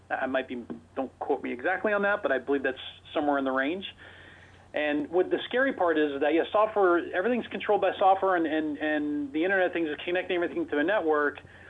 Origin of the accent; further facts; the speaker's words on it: Ohio, United States; I'm a Midwestern kid. I grew up in Ohio, and I met my current business partners working for a startup in Boston.